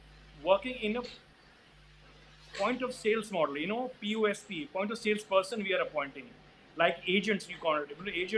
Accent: Bihar, India; I come from Bihar, I went back to Patna and joined my brother's

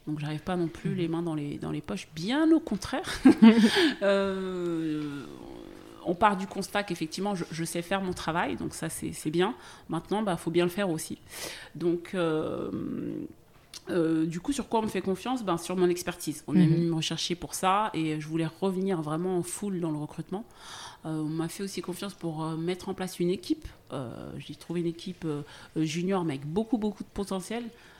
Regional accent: France; C'est pas français de souche, même si je suis française.

